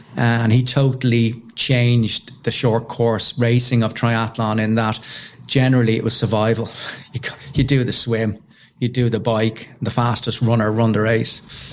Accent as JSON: {"language": "English", "country": "Ireland", "said": "So I, you know, being Irish, I mailed him, said, do you want to do a bit of fundraising for Temple Street?"}